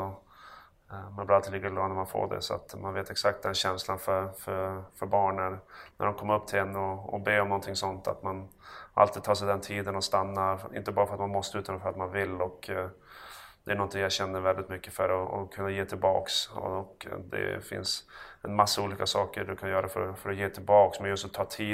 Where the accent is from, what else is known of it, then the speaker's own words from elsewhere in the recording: Örnsköldsvik, Västernorrland County, Sweden; ge dem den uppväxt man hade själv hemma i Övik, det är oerhört bra.